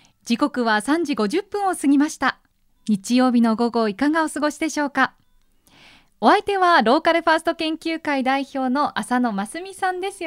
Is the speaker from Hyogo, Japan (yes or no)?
no; Kamakura, Kanagawa, Japan; 例えば私鎌倉出身なので、